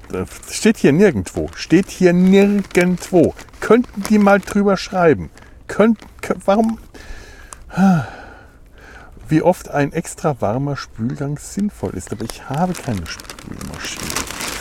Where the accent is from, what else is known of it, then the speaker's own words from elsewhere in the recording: Bavaria, Germany; now in Cologne, Germany; ich ja schon wirklich früher mal gedacht habe, dass ich alle Verbindungen zu meiner alten Heimat Bayern und Franken weit hinter mir gelassen habe